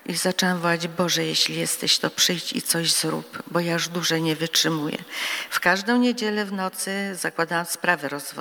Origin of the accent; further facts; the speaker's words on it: Wieluń, Łódź Voivodeship, Poland; also born or lived in Wałbrzych; Urodziłam się w Wałbrzychu, po czym w wieku 4 lat rodzice przeprowadzili się do Wielunia.